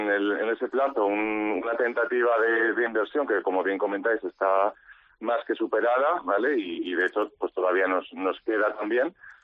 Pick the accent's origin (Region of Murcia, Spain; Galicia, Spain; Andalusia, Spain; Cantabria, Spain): Cantabria, Spain; o por mi parte, en este caso como cántabro, pues por supuesto que encantado de formar parte de ello.